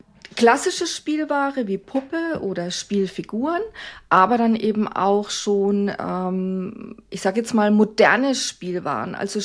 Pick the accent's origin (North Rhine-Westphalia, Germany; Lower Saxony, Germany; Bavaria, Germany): Bavaria, Germany; Coburg; Also ich komme ursprünglich aus Coburg. Ich lebe auch wieder in Coburg.